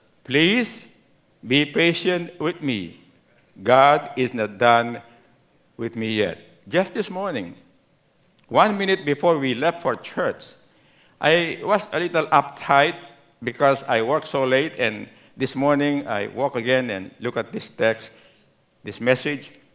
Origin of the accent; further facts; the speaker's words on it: Central Luzon, Philippines; accent: Kapampangan; My Pampango accent's coming out.